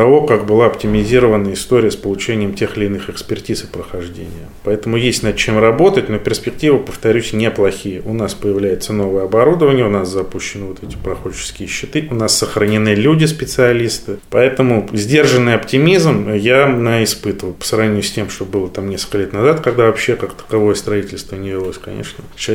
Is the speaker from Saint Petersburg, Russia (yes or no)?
yes; Saint Petersburg, Russia; Я, как коренной ленинградец-петербуржец, тоже с детства, еще с советских времен, помню